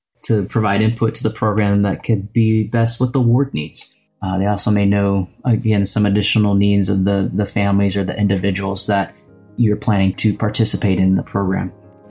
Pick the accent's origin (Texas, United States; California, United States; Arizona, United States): Texas, United States; Houston; I'm from Houston, Texas.